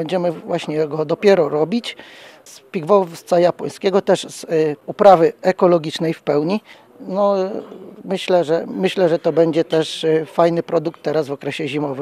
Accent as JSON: {"language": "Polish", "town": "Aleksandrów", "region": "Lublin Voivodeship", "country": "Poland", "said": "Pochodzę z województwa tutaj lubelskiego, powiat biłgorajski, dokładnie z gminy Aleksandrów."}